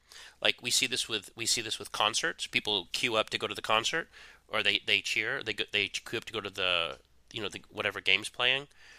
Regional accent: New England, United States; So I'm from the East Coast. I'm from New England.

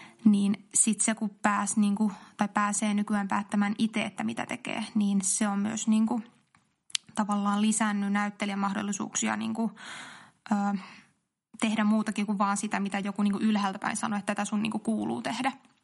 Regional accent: Rovaniemi, Lapland, Finland; No, mä oon itse Rovaniemeltä alun perin ja mä oon siellä harrastanut teatteria lapsena

